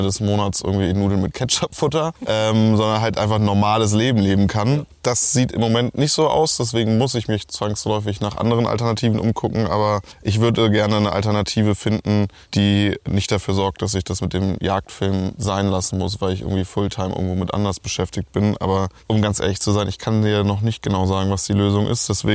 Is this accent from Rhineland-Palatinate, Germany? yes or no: no; Brandenburg, Germany; Ja, ich komme aus Brandenburg.